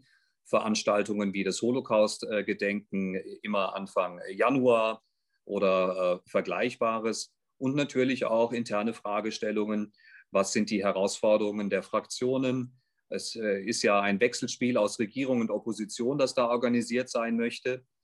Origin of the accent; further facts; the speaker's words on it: Rhineland-Palatinate, Germany; born there; 51 Jahre alt, gebürtiger Pfälzer. Ich habe einen 17-jährigen Sohn, bin evangelisch